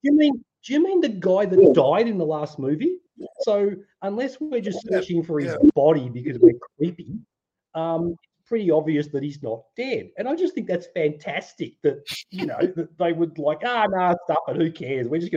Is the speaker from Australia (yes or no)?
yes; Australia; because I'm Australian and we're easily confused.